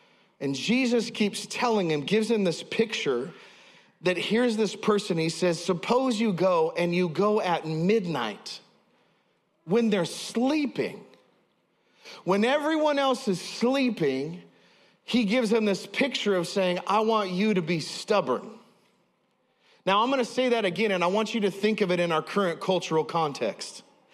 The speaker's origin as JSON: {"language": "English", "region": "Idaho", "country": "United States", "tie": "born or raised there", "lives_now": "Delaware, United States", "said": "but where I grew up in Idaho, if you start banging on somebody's door at midnight, like you are met with a 12 gauge and like a 5 second countdown"}